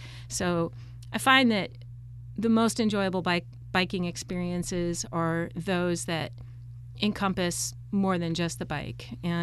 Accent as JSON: {"language": "English", "region": "Colorado", "country": "United States", "tie": "born or raised there", "said": "I grew up in Colorado. And so as a teenager and even younger than that, I would just jump on my bike and go."}